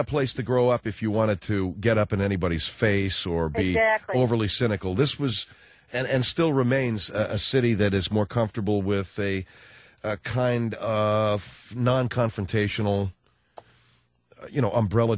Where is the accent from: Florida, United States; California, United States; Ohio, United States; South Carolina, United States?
California, United States; Arcadia; Arcadia, California.